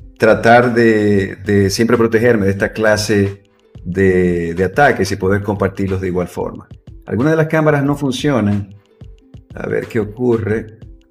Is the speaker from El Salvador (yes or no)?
no; Dominican Republic; born there; De mi país natal, República Dominicana.